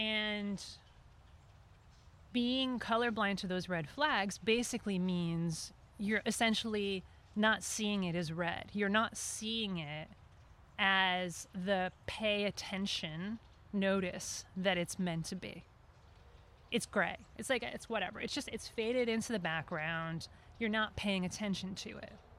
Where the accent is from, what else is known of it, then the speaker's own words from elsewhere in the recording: New England, United States; I grew up in New England, so it's like I'm used to cold.